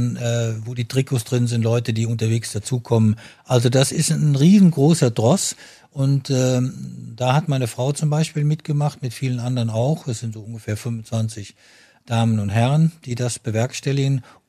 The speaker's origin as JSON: {"language": "German", "region": "Rhineland-Palatinate", "country": "Germany", "tie": "born or raised there", "said": "da lebe ich von Bad Neuenahr-Ahrweiler rübergegangen bin in Westerwald, in meinen Heimatort."}